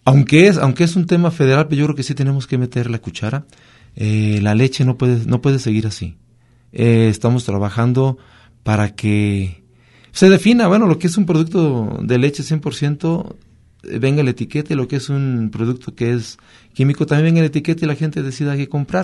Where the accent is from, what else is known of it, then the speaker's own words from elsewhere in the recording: Jalisco, Mexico; No estoy de acuerdo, porque ahí salimos afectados los Altos de Jalisco por los costos que tendríamos que pagar nosotros por el agua.